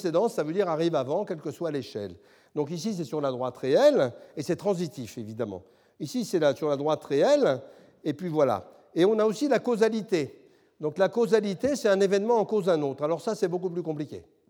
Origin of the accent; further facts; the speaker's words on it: Southern France, France; Et puis chez nous, dans le Sud, on dit, quand on a raté un train et qu'on attend le suivant, on a le temps de tuer un âne à coups de figue.